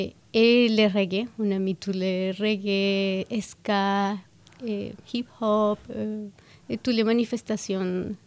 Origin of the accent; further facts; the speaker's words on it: Venezuela; French is a second language; also born or lived in Colombia; Je suis née à la Colombie, mais depuis de très très petite, mon famille a fait la première migration au Venezuela.